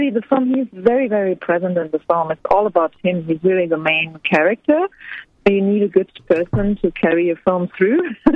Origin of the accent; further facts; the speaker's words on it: Berlin, Germany; Well, I'm from Berlin, so there's a big difference between the big cities and the countryside.